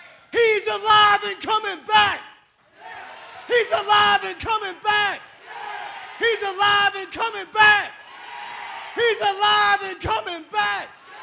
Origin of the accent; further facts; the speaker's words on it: Philadelphia, Pennsylvania, United States; I told you I'm from Philly, so it's how we do.